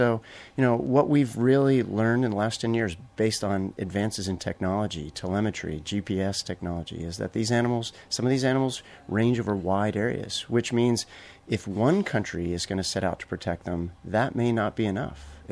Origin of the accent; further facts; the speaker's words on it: Martha's Vineyard, Massachusetts, United States; Well, I grew up in Martha's Vineyard, so there was nothing to do but fish and dive.